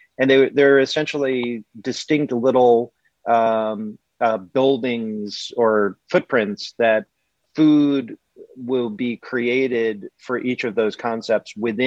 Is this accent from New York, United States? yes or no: yes; New York, United States; That, to me, being a New Yorker